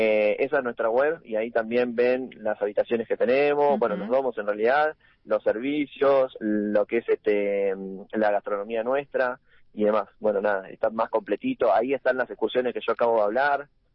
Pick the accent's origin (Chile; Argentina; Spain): Argentina; Tierra del Fuego; yo soy fueguino también